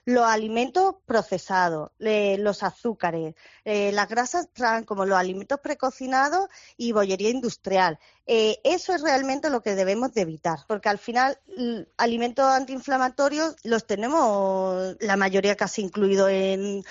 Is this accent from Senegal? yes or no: no; Andalusia, Spain; Sí, yo soy andaluza